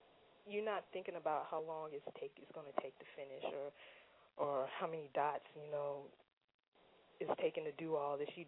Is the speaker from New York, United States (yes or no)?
no; Anchorage, Alaska, United States; I got started in art as when I was a child growing up in Anchorage, Alaska